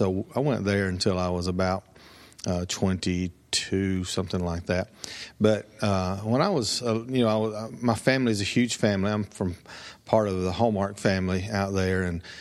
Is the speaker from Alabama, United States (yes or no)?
yes; Sardis City, Alabama, United States; when I'm living away and people say where are you from, I say Boaz, Alabama.